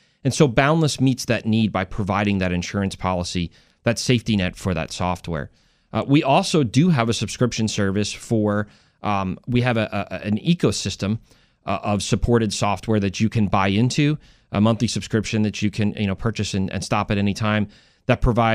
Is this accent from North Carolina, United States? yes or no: yes; North Carolina, United States; I'm from North Carolina. We just had Hurricane Matthew come through a couple months ago